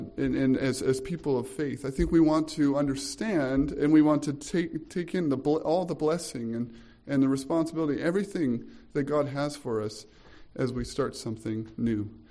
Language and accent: English; Carstairs, Alberta, Canada; I'm from Carstairs, and I serve at the Bethel Church as the worship arts and the and youth pastor there.